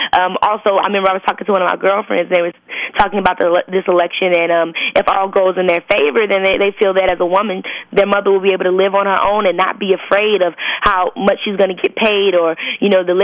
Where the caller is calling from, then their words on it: California, United States; I'm calling from California.